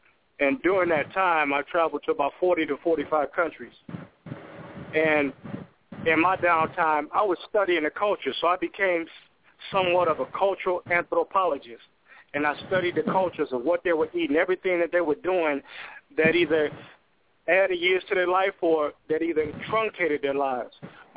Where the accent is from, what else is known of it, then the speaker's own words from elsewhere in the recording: Detroit, Michigan, United States; I'm from Detroit, Michigan, which is urban all the way through and through. I mean, many people, you guys know about Detroit. And, you know, while growing up in Detroit, you see a lot of things happening.